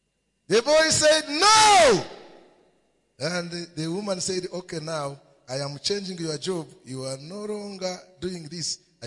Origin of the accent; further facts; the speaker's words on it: Rwanda; I am a refugee from Rwanda. I don't have my relatives.